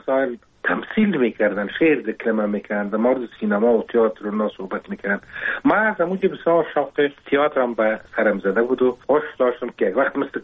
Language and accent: Persian; Kabul, Afghanistan; ما در کنار کابل نمداری زندگی میکردیم و پیدا شده بودم